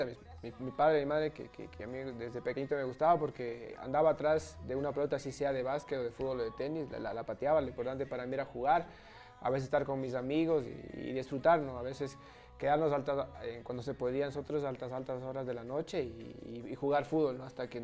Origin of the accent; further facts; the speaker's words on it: Pichincha, Ecuador; Bueno, no nací, yo viví porque yo antes, como cuando yo nací, vivía en el sur. Y después ya mi papi pudo conseguir su casa y nos fuimos a Carcelén.